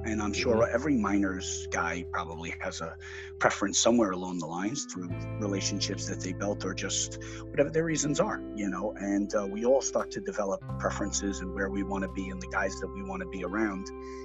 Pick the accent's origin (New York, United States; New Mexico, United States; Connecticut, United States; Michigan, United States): New York, United States; Staten Island; also born or lived in Brooklyn; I was born in Brooklyn and then spent the majority of my life in Staten Island, a small borough outside of the city for people who aren't familiar with New York.